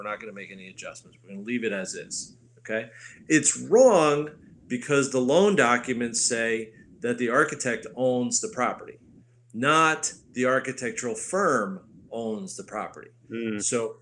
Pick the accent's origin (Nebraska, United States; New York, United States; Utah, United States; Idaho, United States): New York, United States; I'm from the New York area.